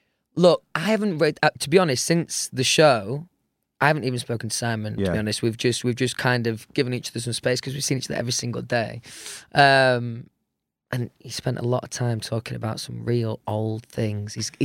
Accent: Doncaster, Yorkshire and the Humber, United Kingdom; I grew up in Doncaster, so I was maybe a little bit younger than the average.

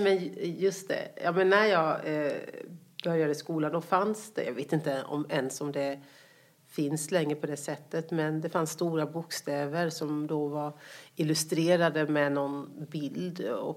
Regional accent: Småland, Sweden; accent: Småland; Så från det att jag bara var något år gammal så har jag bott i Småland. Och ja, ser väl mig mycket som smålänning och pratar väl mest småländska. Och det var ju ett väldigt litet samhälle.

